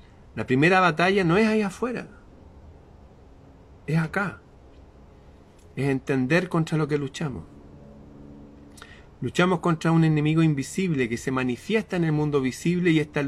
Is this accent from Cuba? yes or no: no; Chile; aquí en Chile, en mi país, en el norte de Chile